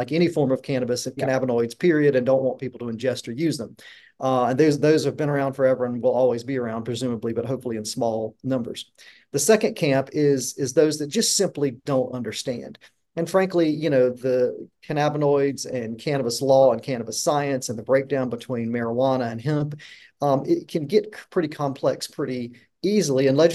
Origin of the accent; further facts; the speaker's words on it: North Carolina, United States; You know, we had in my home state of North Carolina, we just had a phenomenal hemp bill that had a lot of momentum